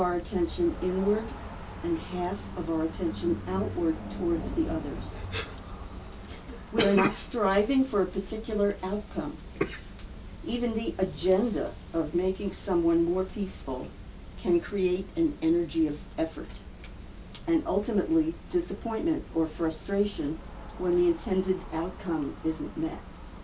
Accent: New York, United States; I'm from New York, a long time ago.

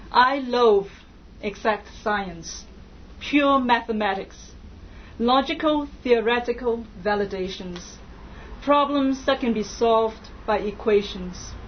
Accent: Hong Kong; English is a second language; And I came from Hong Kong, and I get really scared when I hear people, you know, cursing.

